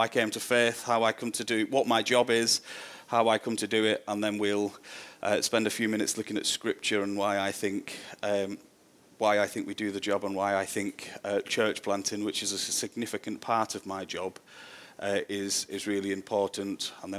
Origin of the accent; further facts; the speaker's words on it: St Helens, North West England, United Kingdom; So I was born and brought up in St. Helens, which is in the northwest. It's right between Liverpool and Manchester. It's one of the areas that I serve and lead a church in at the minute.